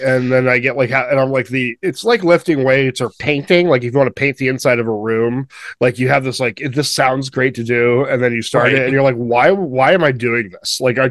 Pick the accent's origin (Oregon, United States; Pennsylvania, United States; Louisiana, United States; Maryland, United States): Oregon, United States; Portland; from Portland, Oregon.